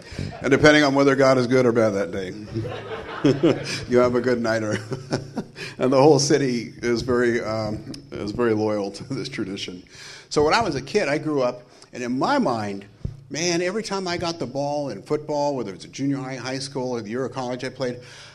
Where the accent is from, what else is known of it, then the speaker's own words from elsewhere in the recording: Denver, Colorado, United States; But I grew up playing football in Denver, Colorado, and you know, you go out there when you're 8 years old